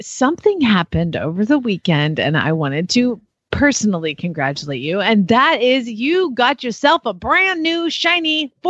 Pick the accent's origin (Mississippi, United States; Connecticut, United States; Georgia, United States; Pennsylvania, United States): Georgia, United States; now in Kentucky, United States; See, I came from Georgia to Kentucky, so I get it.